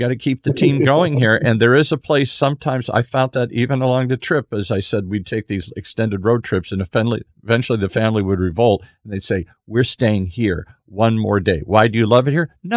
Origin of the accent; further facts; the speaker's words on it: United States; It never occurred to me. I'm so American. It never even occurred to me.